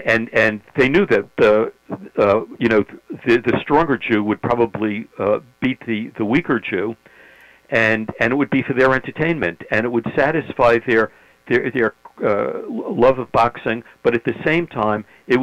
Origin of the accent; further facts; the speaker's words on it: New York, United States; You know, I was a skinny little Jewish kid growing up in New York, and my father thought that I should learn to box to defend myself.